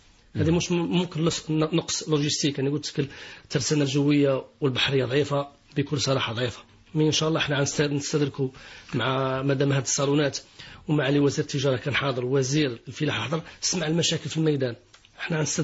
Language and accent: Arabic; Algeria; احنا كتمور جزائريه